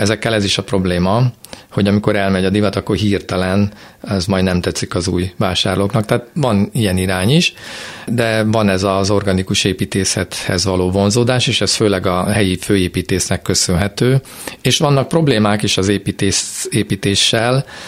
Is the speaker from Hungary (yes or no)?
yes; Budapest, Hungary; now in Veresegyház, Hungary; Veresegyházon. Budapestről költöztem, én egy belvárosi gyerek vagyok.